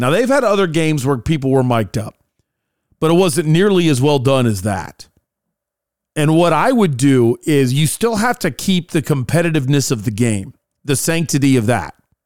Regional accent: United States; It is the memories of growing up around the Big Red Machine and how good that team was. My father taking me to games, especially when he got home from work and we would rush down to Cincinnati. We lived an hour away

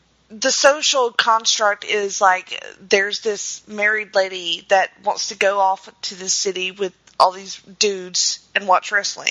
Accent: the South, United States; I'm a girl from the South.

